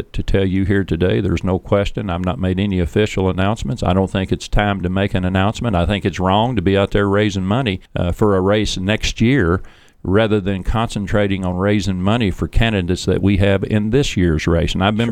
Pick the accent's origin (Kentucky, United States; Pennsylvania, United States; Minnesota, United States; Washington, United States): Kentucky, United States; Sandy Hook; I come from a rural district in northeastern part of Kentucky. I am from Elliott County, Sandy Hook.